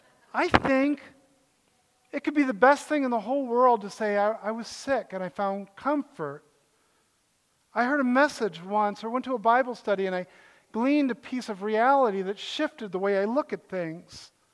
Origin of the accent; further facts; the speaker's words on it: Connecticut, United States; also born or lived in Ohio; I grew up partly in Connecticut. We played hockey, moved to Ohio.